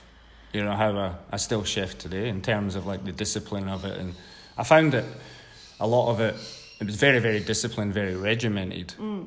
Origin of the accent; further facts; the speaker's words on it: Scotland, United Kingdom; now in Australia; I struggle with English because I'm Scottish